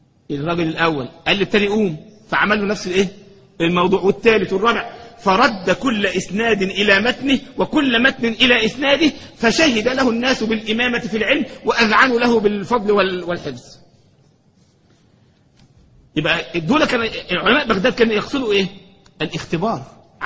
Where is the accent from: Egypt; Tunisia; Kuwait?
Egypt; يعني كان مرة بيحكوا عندنا في مصر